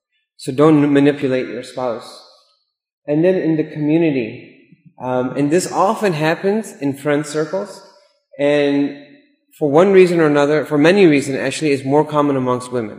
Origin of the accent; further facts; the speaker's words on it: Chicago, Illinois, United States; I mean, I grew up in Chicago. So it's like politics central.